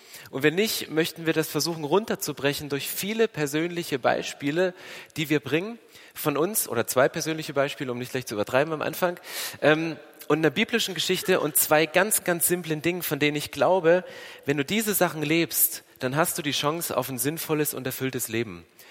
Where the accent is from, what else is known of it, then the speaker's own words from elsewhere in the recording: eastern Germany, Germany; Also ich bin im Osten groß geworden und wir haben dann Badeofen angeheizt.